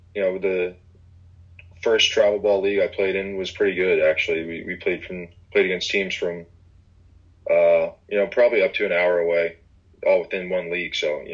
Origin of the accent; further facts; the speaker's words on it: Maryland, United States; But, I lived in Maryland growing up, and, I loved it.